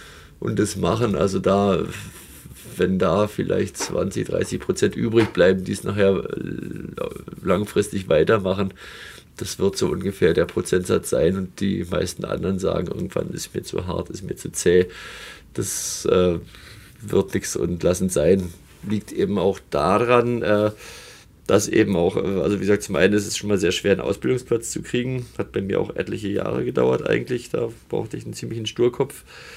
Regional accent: Berlin, Germany; dann bin ich durch Zufall an ein Praktikum beim Geigenbauer in Berlin, wo ich herkomme, geraten

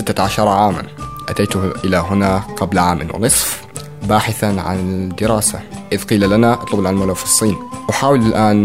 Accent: Syria; German is a second language; now in Germany; ich werde auf jeden Fall nach Syrien zurückkommen, um meine Heimat wieder aufzubauen.

